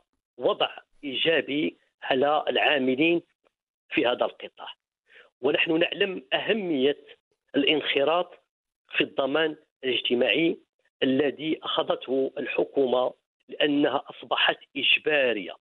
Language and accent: Arabic; Morocco; بصفتي مواطن مغربي وأنا والمواطن المغربي من قيمه تكافل اجتماعي